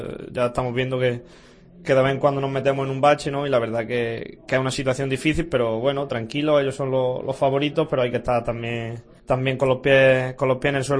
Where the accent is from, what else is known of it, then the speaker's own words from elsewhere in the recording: Jaén, Andalusia, Spain; yo, que soy de Jaén y juego en el Linares